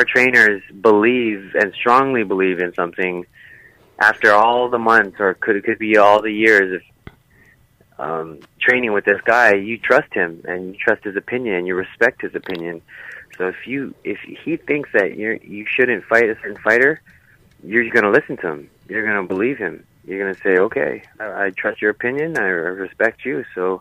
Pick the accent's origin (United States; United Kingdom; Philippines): Philippines; Well, I'm Filipino.